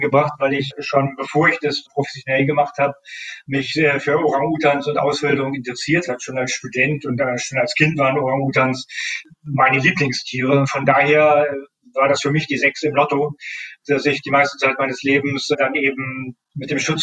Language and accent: German; Northern Germany, Germany; ich komme aus Norddeutschland